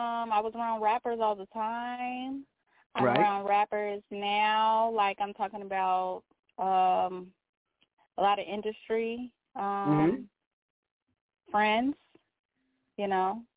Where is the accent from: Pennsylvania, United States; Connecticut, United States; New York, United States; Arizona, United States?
Arizona, United States; Phoenix; I would say, well, you know, I come from South Phoenix neighborhood